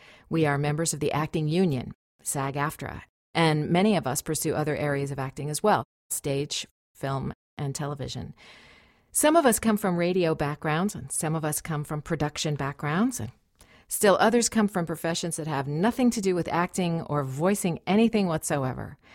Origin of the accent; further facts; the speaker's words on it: Goleta, California, United States; now in Los Angeles, United States; I live in Los Angeles and have made my living as a voice actor for more than 30 years. I came to Los Angeles from about 100 miles up the road, from my hometown of Goleta, California, sister city to Santa Barbara.